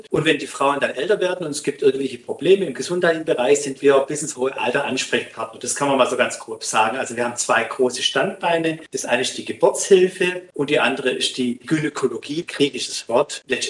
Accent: Baden-Württemberg, Germany; born there; accent: Swabian; ich bin sogar richtig hier verwurzelt. Ich bin in Battlern geboren. Ich kann schon Schwäbisch. Ich versuche es immer so ein bisschen zu unterdrücken, dass es nicht ganz so breit wird.

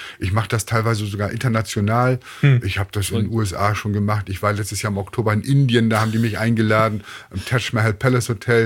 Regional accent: Bremen, Germany; Und ich bin in Bremen aufgewachsen, ich bin Bremer.

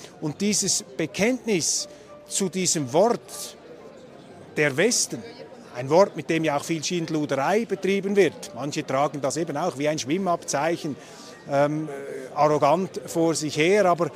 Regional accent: Switzerland; Als Schweizer ziehe ich aus diesem Referat eine Bestätigung eigentlich für alles

